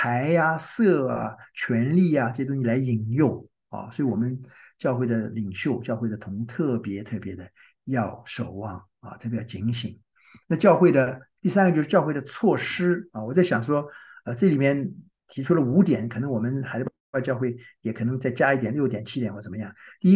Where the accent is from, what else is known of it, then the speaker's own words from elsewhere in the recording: Shanghai, China; 弄得我上海人叫七荤八素，就是晕头转向啊